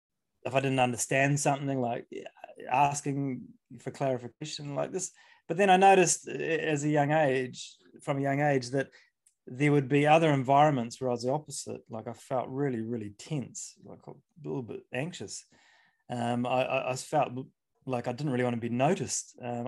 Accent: New Zealand; And I grew up in New Zealand, and my first memories of football were twofold.

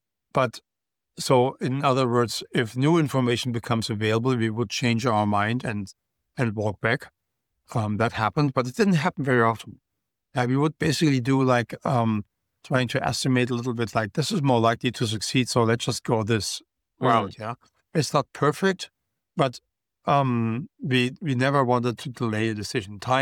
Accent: Germany; I mean, I grew up in Germany, right?

